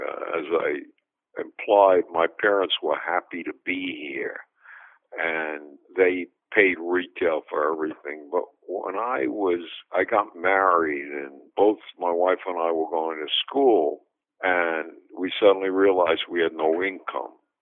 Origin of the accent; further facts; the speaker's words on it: New York City, New York, United States; born there; I was born in Bensonhurst by the sea, overlooking scenic Gravesend Bay, a place where the grass was brown on both sides of the street.